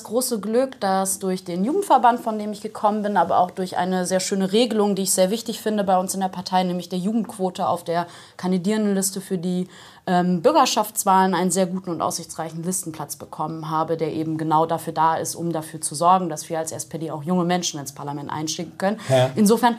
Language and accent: German; Bremen, Germany; Aber als Bremerin, die in Bremen Politik für die SPD macht